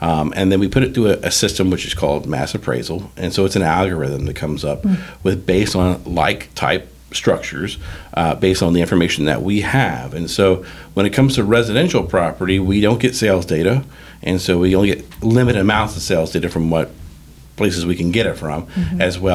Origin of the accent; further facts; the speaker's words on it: Springfield, Missouri, United States; So I grew up here in Springfield, went to school, public school here in Springfield, went to Missouri State